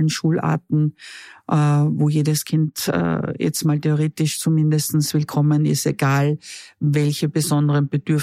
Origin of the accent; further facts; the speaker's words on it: Styria, Austria; Ich bin eigentlich gebürtig aus der Steiermark und habe dort in der Volksschule